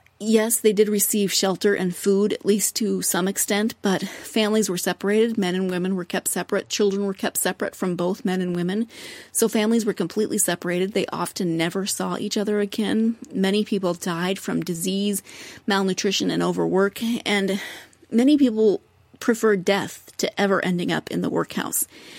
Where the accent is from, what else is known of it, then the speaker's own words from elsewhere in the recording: United States; Since I grew up in the States, I tend to think of the 50s from television as, you know, suburban moms, picket fences, families with 2.5 children and a dog, etc.